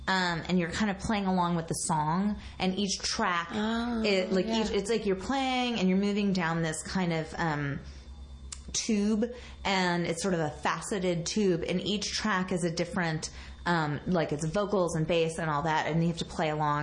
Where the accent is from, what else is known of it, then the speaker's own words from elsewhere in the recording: Deep South, United States; well, I've had to do some explaining to my family because I'm from the Deep South.